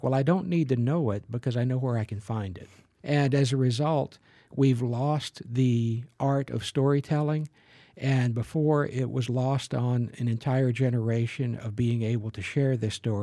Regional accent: Southern US, United States; Most of those things came from my knowledge of growing up in the South in the Appalachian Mountains.

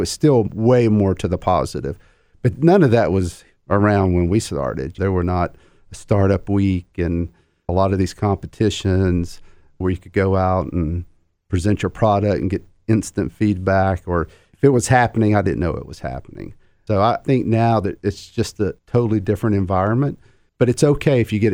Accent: Chattanooga, Tennessee, United States; moved away; I've lived in about 7 or 8 different cities. Now, I'm from Chattanooga, so I guess it's, you know, it's biased. But when I left Chattanooga in 1992, it was nothing like it is today.

